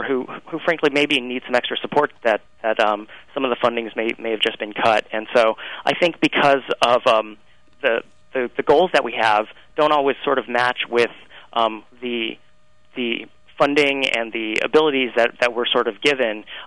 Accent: Colorado, United States; I'm originally from Colorado

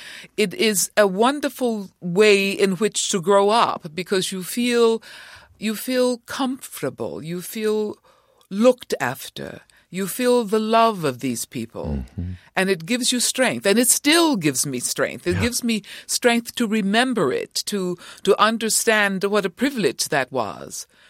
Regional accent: Augusta, Georgia, United States; Growing up in Augusta, in the segregated South, I grew up in a community of loving people, loving adults.

